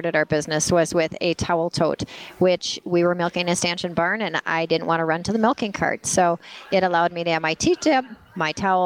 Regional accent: Lakeville, United States; We come from Lakeville, and I just called home

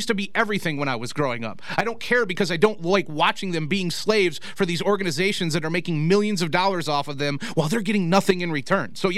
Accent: South Bend, Indiana, United States; I was raised in South Bend

